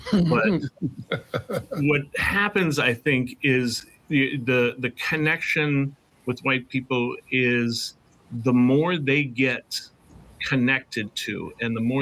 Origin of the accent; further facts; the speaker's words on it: East Coast, United States; I grew up on the East Coast, mostly, before coming out here.